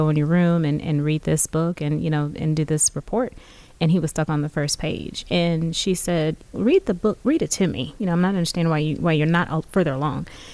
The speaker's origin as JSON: {"language": "English", "town": "Houston", "region": "Texas", "country": "United States", "tie": "born or raised there", "said": "back in where we grew up in Houston"}